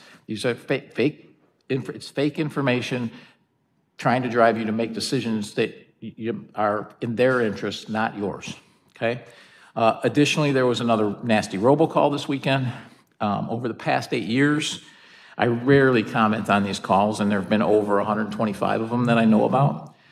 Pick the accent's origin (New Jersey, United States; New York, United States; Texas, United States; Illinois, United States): Illinois, United States; Orland Park; This is my hometown. I think I'm the only one here on this board that grew up here.